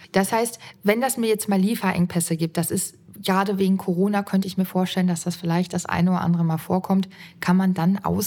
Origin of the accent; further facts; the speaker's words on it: Höxter, North Rhine-Westphalia, Germany; Meine Oma hat schon in Höxter, das ist mein Heimatort